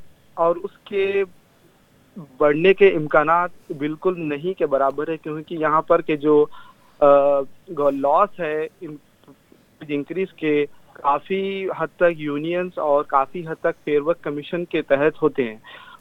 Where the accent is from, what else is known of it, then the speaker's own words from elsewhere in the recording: Hyderabad, Telangana, India; now in Melbourne, Australia; मैं जो हूँ इंडिया से हूँ, हैदराबाद से, और इस वक्त मैं मेलबर्न में हूँ